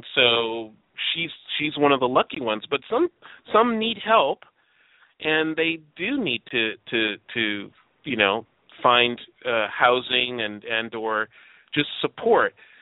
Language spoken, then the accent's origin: English; Chicago, Illinois, United States; moved away; it still is in my hometown in Chicago. I just went back to Chicago recently.